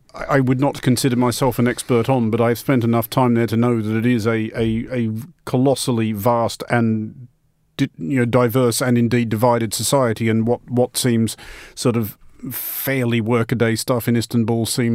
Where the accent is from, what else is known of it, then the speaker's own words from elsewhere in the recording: Sydney, New South Wales, Australia; I mean that said, I grew up in Sydney in the 80s